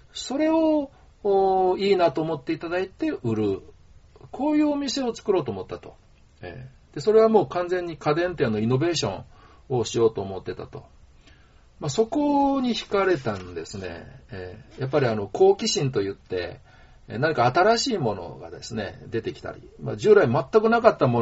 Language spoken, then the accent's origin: Japanese; Toyonaka, Osaka, Japan; 私ついこの間まで枚方のすぐ近くの門真市に住んでましたしね、私もともとは大阪の豊中っていうところの出身なんで、